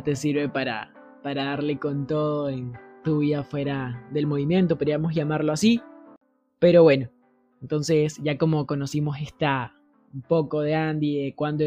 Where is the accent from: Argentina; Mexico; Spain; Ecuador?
Ecuador; yo soy de Ecuador